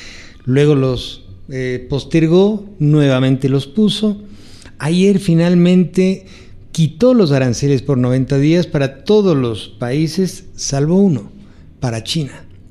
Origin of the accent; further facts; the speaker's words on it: Ecuador; países como el Ecuador, que es donde yo vivo y de donde yo soy, somos países mucho más pequeños